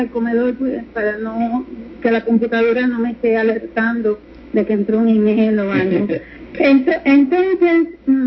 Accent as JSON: {"language": "Spanish", "country": "Cuba", "said": "aún en el acento latino Yo soy cubana y hay personas que me dicen a mí, tú no suenas cubana."}